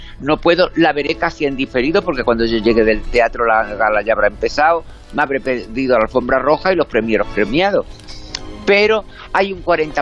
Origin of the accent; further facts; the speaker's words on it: Málaga, Andalusia, Spain; Después es en Málaga. Es en mi tierra